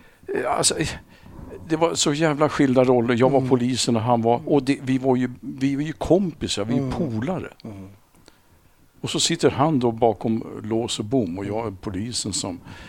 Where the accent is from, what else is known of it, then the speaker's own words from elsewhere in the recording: Sundbyberg, Stockholm County, Sweden; I Sumpan här.